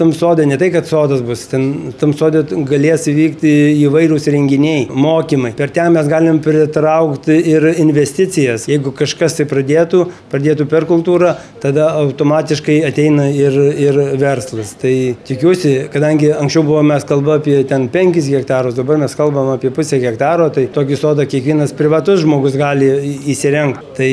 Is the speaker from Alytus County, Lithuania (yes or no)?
yes; Alytus, Alytus County, Lithuania; tokio sodo atsiradimas Alytuje, aišku, mano gimtajam mieste